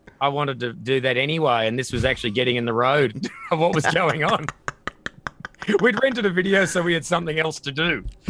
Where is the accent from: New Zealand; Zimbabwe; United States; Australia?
Australia; And bearing in mind, I'm Australian. I'm from a desert island.